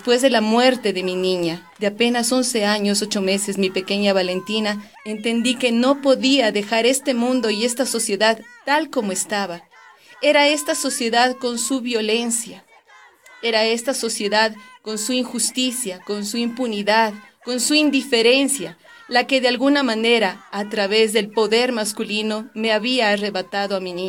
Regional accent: Ecuador; soy ecuatoriana.

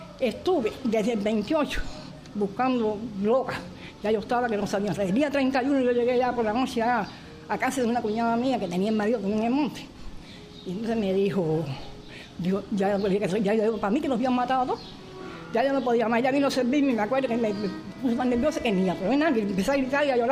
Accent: Madruga, Mayabeque, Cuba; Tengo 84 años, soy de La Lucha Clandestina, en el municipio de Madruga.

